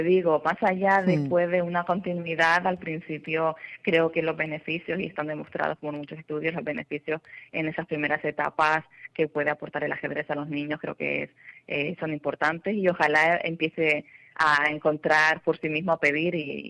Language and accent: Spanish; Canary Islands, Spain; Tengo que decir que, bueno, procedo de Canarias, especialmente Gran Canaria.